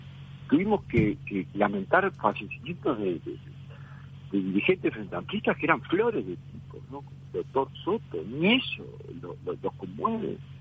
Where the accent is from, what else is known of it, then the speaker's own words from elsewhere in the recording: Uruguay; nosotros, como uruguayos